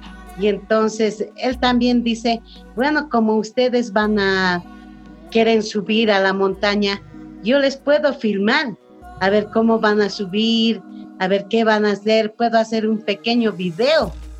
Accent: Bolivia; Bolivia. Y entonces nosotras ya éramos conocidas pues internacionalmente, pero no nacionalmente como en mi país.

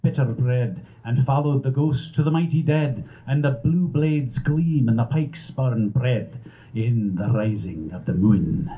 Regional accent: Houston, Texas, United States; I'm from Houston.

